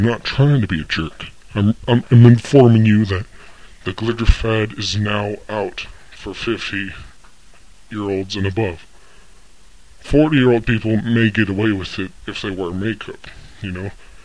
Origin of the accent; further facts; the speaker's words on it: United States; I mean, come on, we're born with that. We're American.